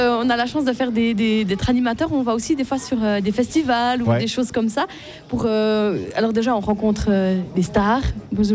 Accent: Neuchâtel, Switzerland; c'était pas RFJ parce que je viens du canton de Neuchâtel

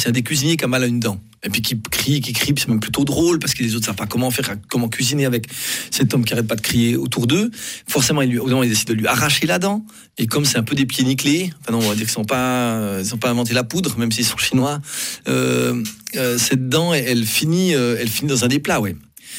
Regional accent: Switzerland; je suis un Suisse qui les voit de l'extérieur.

